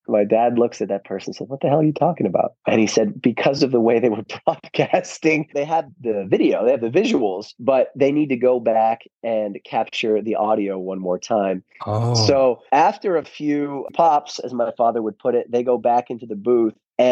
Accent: Connecticut, United States; we had as normal a childhood as we could have hoped to imagine growing up in Southern Connecticut, outside of the having a connection with New York, but not being in Manhattan, and likewise not being in Los Angeles.

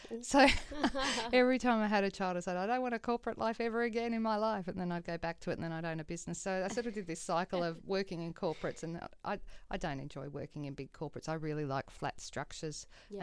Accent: Griffith, New South Wales, Australia; I grew up in Griffith in New South Wales, and it's like an oven or a freezer, one or the other.

